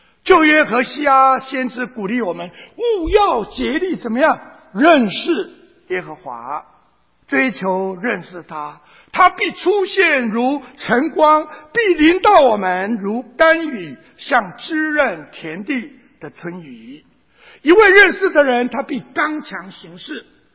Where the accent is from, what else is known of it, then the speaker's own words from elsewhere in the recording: Taiwan; 就像我从台湾来的一样啊